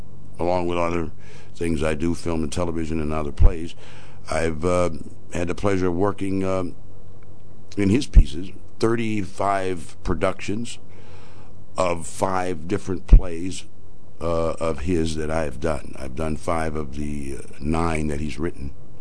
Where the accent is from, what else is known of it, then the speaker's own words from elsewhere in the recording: Cleveland, Ohio, United States; I grew up in Cleveland, Ohio.